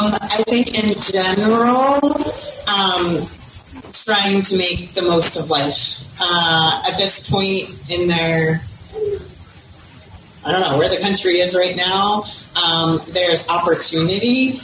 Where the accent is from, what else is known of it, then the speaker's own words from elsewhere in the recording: United States; now in Czechia; But being an American is definitely probably even a draw.